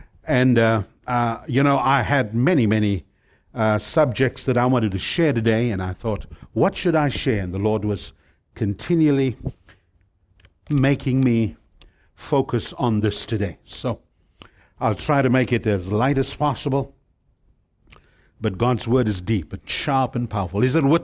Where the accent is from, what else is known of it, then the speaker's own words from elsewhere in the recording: South Africa; accent: British twang; now in United States; I come from South Africa. So if I talk with the British twang, I grew up in the most British of places in South Africa. I'm Asian Indian by background.